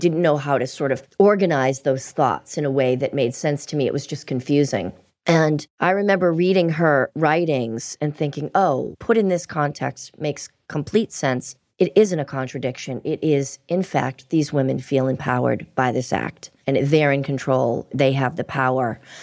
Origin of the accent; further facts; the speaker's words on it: Boston, Massachusetts, United States; We grew up in Boston.